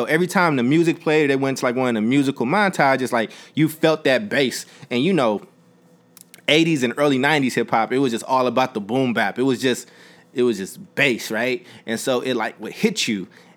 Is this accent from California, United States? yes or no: yes; Oakland, California, United States; Like, I don't need you to feel sorry for me growing up in Oakland. I loved growing up in Oakland.